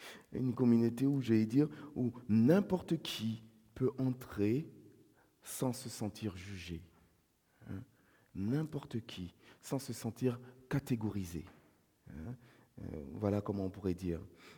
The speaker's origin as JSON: {"language": "French", "town": "Marseille", "region": "Provence-Alpes-Côte d'Azur", "country": "France", "said": "Je suis Marseillais, et même de longue date"}